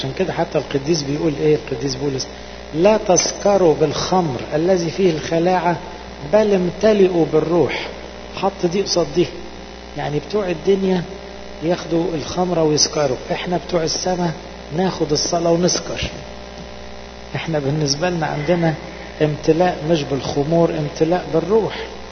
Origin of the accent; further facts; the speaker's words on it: Egypt; نشهد للمسيح بالذات في بلادنا مصر والبلاد العربية.